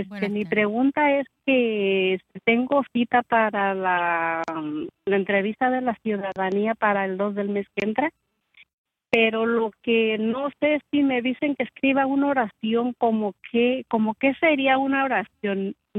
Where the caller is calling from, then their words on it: Napa, California, United States; Estoy llamando de acá de Napa.